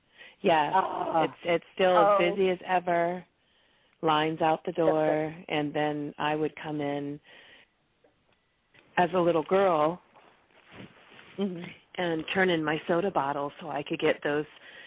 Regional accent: Monterey, California, United States; I'm calling from California, Monterey Bay area, next to Pebble Beach, Monterey.

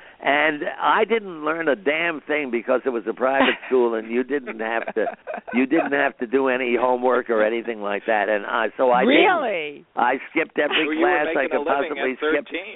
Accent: Manhattan, New York, United States; Right in Manhattan.

